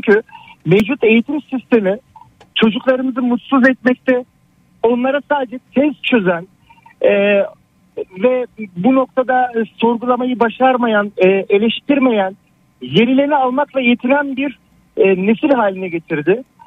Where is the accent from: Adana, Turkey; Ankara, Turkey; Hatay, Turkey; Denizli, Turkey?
Hatay, Turkey; Yani şöyle, ben Hataylıyım. Bir memleketime gitmeyi düşünüyorum.